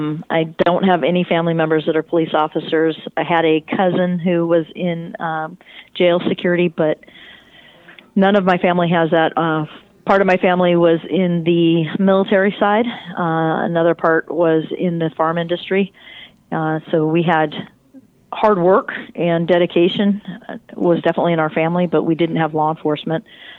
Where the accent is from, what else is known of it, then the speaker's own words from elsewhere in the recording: San Jose, California, United States; also born or lived in Santa Clara / Chico; I grew up in the South Bay, down in Santa Clara, San Jose, and then moved up to Chico to go to Chico State my freshman year.